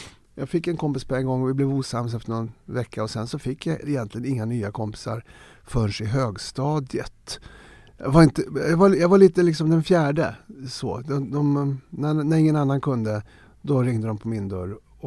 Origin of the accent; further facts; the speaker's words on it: Farsta, Stockholm County, Sweden; Jag är uppvuxen i Farsta, en ABC-förort. Arbete bostadscentrum som var helt jul att växa upp i, tyckte jag.